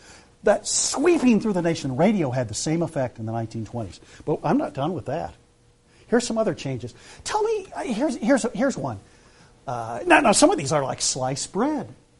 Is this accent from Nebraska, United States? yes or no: yes; Nebraska, United States; now in South Carolina, United States; I grew up in Nebraska, so that we have not the hottest summers like we do here in South Carolina.